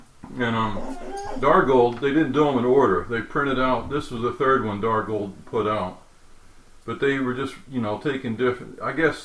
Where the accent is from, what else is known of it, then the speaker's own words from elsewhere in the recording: United States; I'm American, and that's the kind of comics I like.